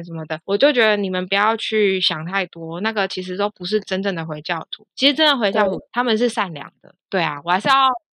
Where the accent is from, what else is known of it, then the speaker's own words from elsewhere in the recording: Taiwan; 毕竟我们还是吃台湾食物长大的啊